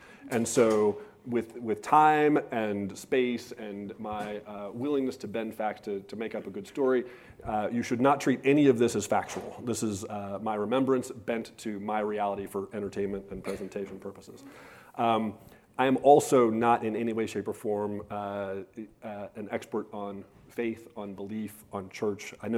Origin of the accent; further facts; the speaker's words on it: Columbus, Ohio, United States; I grew up in Columbus, Ohio